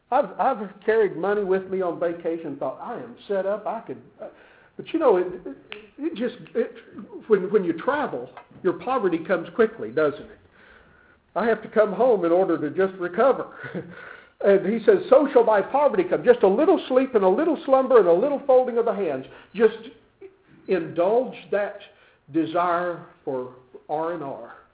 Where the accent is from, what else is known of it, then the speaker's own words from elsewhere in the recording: Texas, United States; I was from Texas, and I grew up in the panhandle of West Texas, and we had cotton fields aplenty, and cotton was just real thick.